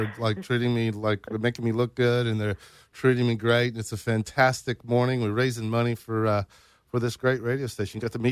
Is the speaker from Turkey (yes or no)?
no; Alabama, United States; Now, I was raised in Alabama, so you've probably heard a little bit of that influence over this playlist.